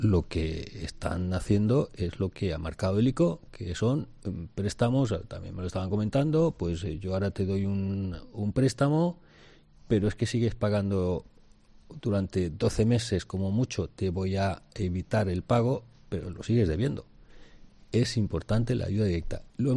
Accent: Valencian Community, Spain; Pero como valencianos tenemos una capacidad, no somos una sociedad reivindicativa

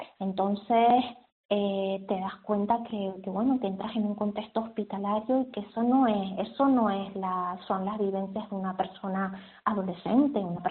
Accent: Valle Gran Rey, Canary Islands, Spain

